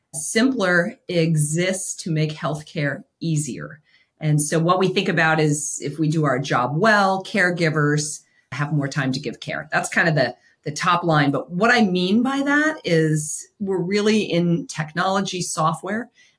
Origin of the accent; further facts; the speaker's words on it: Canada; So I'm from Canada.